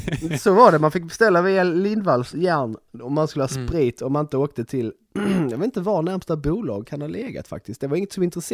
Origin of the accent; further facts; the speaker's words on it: Broby, Skåne, Sweden; När jag växte upp i Broby